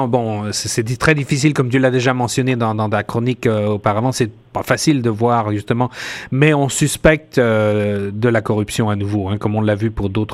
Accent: France; comme tu le sais, je suis originaire de France

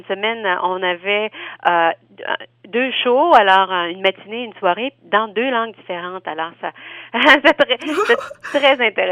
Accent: Montreal, Quebec, Canada; now in Toronto, Canada; J'habite à Toronto depuis maintenant une douzaine d'années. J'ai grandi à Montréal et puis enfin, je fais ma vie maintenant avec ma petite famille à Toronto. Okay. Mais je suis de souche franco-ontarienne par contre. Mes parents sont de Ottawa.

